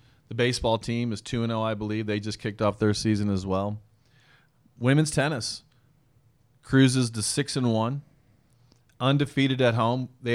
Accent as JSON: {"language": "English", "town": "Granite City", "region": "Illinois", "country": "United States", "tie": "born or raised there", "said": "We wrestled in PE when I was a kid growing up in Granite City."}